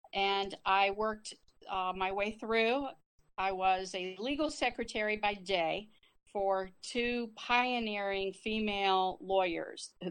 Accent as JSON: {"language": "English", "town": "Akron", "region": "Ohio", "country": "United States", "tie": "born or raised there", "said": "I am born and bred in Akron, Ohio, on North Hill, when North Hill was Little Italy. I was born into that community"}